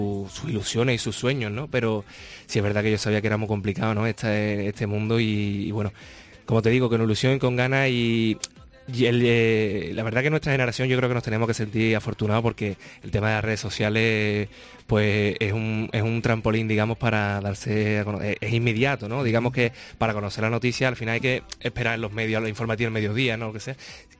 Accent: Seville, Andalusia, Spain; yo soy de aquí de Sevilla

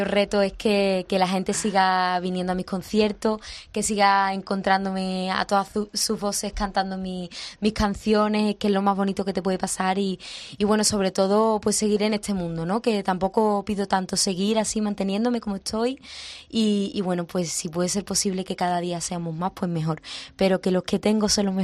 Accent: Andalusia, Spain; Yo soy de Andalucía y llevo mi tierra muy, muy adentro

